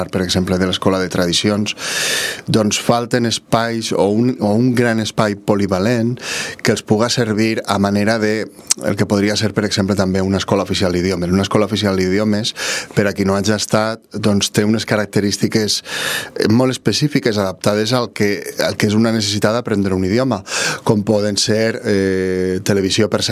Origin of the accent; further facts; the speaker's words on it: Vila-real, Valencian Community, Spain; És un treball per a Vila-real, per al meu poble